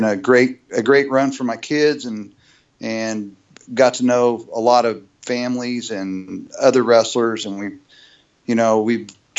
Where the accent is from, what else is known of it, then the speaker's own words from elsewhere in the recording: Liberal, Kansas, United States; When I grew up in Liberal, Kansas, and they had a program called Kids Incorporated